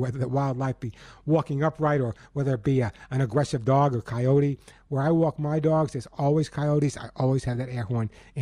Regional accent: New York, United States; I told you before that almost everyone I grew up with on Long Island, New York

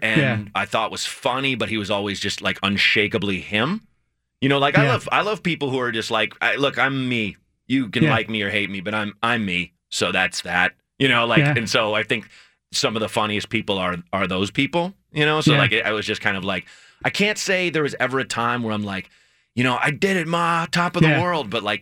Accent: Portland, Oregon, United States; Yeah. I grew up in Northeast Portland, so I love coming home.

